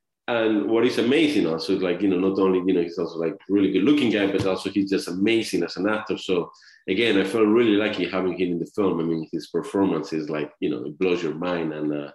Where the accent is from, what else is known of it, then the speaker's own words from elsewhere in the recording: Spain; I'm from Spain, shot my first film in Argentina, in Spanish, a teen comedy.